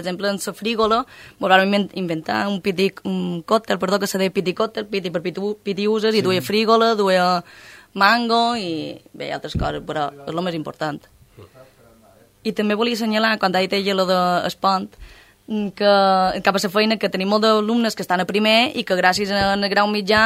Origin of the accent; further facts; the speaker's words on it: Balearic Islands, Spain; now in Formentera, Spain; jo per exemple som de Mallorca, el meu company també és de Mallorca, i vam arribar a Formentera